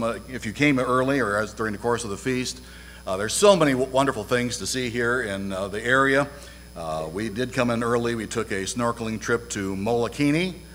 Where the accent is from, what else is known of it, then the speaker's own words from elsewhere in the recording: Midwest, United States; But, you know, I'm a Midwesterner born and bred, so I'm sure many of you are as well.